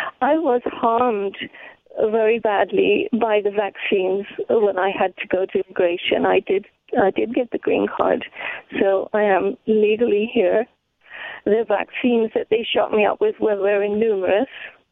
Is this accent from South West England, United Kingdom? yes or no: no; London, United Kingdom; born there; moved away; So I left. I was born in an industrial slum in London, and I left there when I was